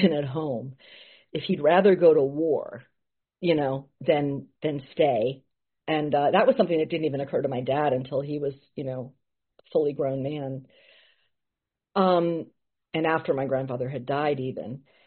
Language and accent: English; Pittsburgh, Pennsylvania, United States; also born or lived in Connecticut / Baltimore; Well, I was born in Connecticut, but I mainly grew up in Pittsburgh, Pennsylvania, and then in Baltimore.